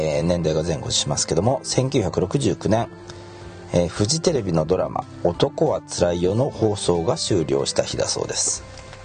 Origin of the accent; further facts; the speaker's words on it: Osaka, Japan; born there; 一応大阪生まれなんですけどもね、